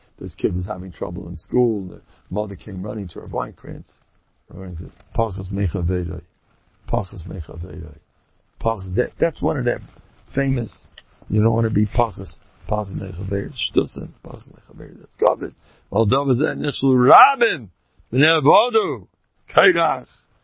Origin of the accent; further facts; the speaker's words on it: United States; I'm a steak guy. I'm an American Harry. We eat steak.